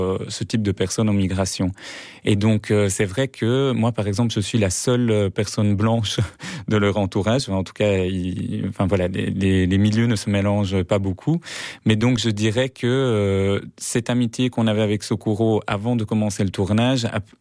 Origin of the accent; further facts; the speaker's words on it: Southern Italy, Italy; le dernier se passait dans un bidonville dans le sud de l'Italie. Enfin, c'est là d'où je viens.